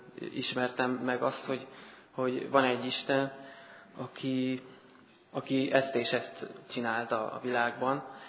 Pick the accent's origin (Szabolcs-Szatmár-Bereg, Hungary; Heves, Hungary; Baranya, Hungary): Heves, Hungary; Nagyréde; born there; Nagyrédén születtem, ez egy közepes, majdnem, hogy nagy falunak mondható Mátra alján. Több ezeren lakják most is, és nagyon szorgalmas, földműves nép.